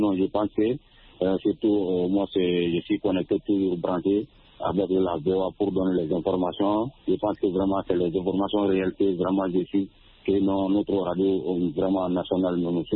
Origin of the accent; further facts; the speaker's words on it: Sénikini, Mali; je vous appelle toujours dans mon village natal à Sénikini.